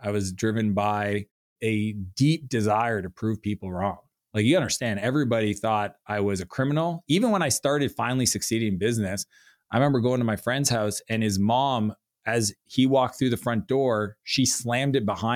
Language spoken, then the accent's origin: English; Canada; now in San Francisco, United States; I'm from Canada. And I end up in San Francisco and I just fall in love with the city.